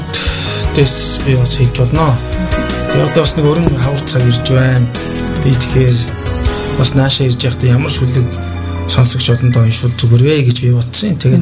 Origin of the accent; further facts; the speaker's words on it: Tsagaan-Uul, Dornod, Mongolia; За би Дорнод аймгийн Цагаан уул суманд төрсөн.